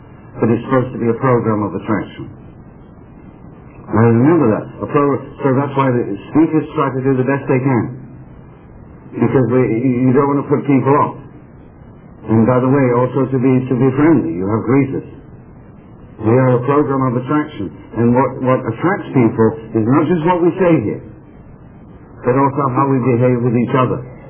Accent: England, United Kingdom; moved away; you probably realize I'm not from Ohio. I'm from England. Yeah, I'm from England.

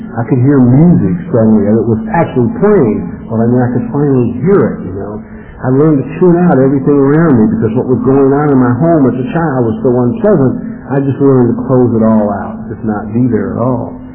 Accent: Los Angeles, California, United States; I grew up in the city of Los Angeles. I grew up in South L.A. I went to Manual Arts High School, when it was racially split right down the middle, and it was one of the toughest schools in the city.

